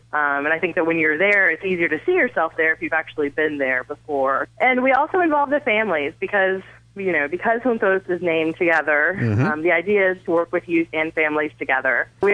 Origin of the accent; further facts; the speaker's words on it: Indiana, United States; also born or lived in Texas; Originally, well, I was born in Texas, but I always say I'm from Indiana because I pretty much was raised there.